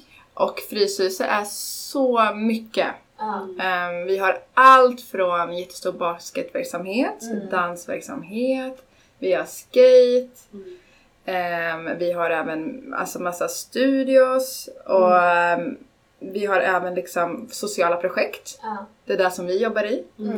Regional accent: Karlskoga, Örebro County, Sweden; jag var hemma i Karlskoga i helgen.

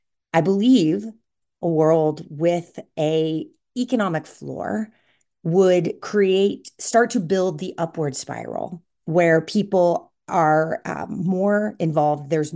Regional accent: Kansas, United States; I grew up in Kansas. I was a high school debater.

